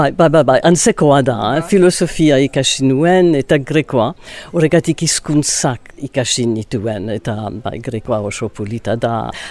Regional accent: Ciboure, Nouvelle-Aquitaine, France; Basque is a second language; also born or lived in New York, United States; Eta, New Yorken jaio nintzen, baina txikitan zibururra. Joan nintzen, burasoekin, eta haiek Ziburun bizi ziren, urte asko, amar urte, gutxikora bera, eta Ziburuko eskolara joan nintzen, eta gero Amerikara itzuli ginen, eta gero Londresara joan nintzen

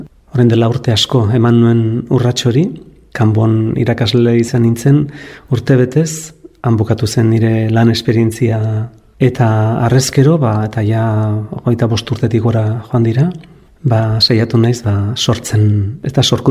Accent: Ordizia, Basque Country, Spain; born there

